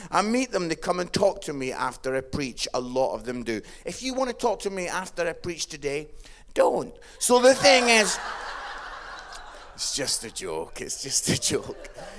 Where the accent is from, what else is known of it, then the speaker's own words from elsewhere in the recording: Scotland, United Kingdom; England won at cricket, and I'm obviously Scottish, so I'm not interested in cricket at all.